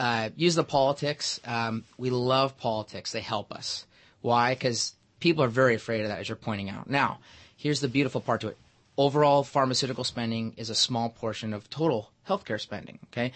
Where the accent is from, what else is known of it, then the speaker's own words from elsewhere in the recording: Seattle, Washington, United States; For example, I'm from Seattle. We have a ridiculous residential real estate market